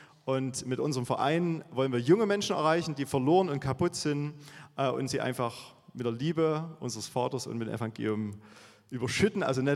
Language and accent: German; Königswalde, Saxony, Germany; Und wir kommen aus Königswalde, hier gleich im schönen Erzgebirg.